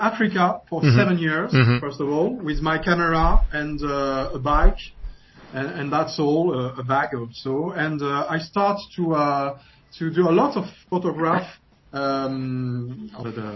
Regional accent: Paris, Île-de-France, France; English is a second language; when I was a teenager in France, in Paris, I was born in Paris and I grew up in Paris.

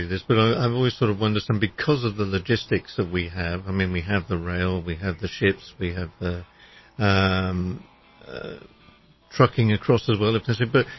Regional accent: England, United Kingdom; You know, I'm originally British.

